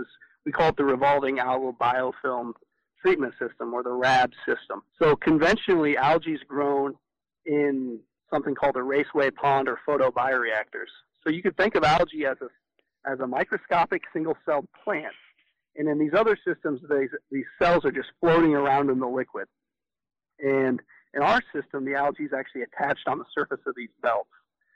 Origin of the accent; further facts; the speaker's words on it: Iowa, United States; I'm in Iowa, you know, I came from Iowa, a small town, and there's, you know, numerous farm ponds throughout the state.